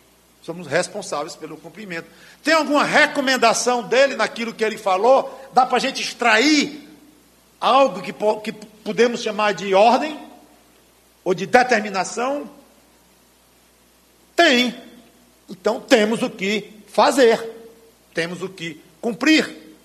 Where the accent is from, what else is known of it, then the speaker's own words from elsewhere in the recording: Piauí, Brazil; Uma vez eu fui para o Piauí, minha terra, lá com meu pai, minha mãe e meus 5 irmãos, todos pequenos